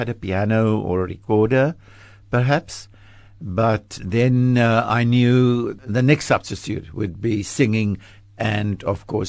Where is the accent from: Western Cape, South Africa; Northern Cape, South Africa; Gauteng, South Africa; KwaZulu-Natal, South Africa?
Northern Cape, South Africa; Kakamas; born there; I was born in a little town called Kakamas in the Northern Cape, situated near the Orange River.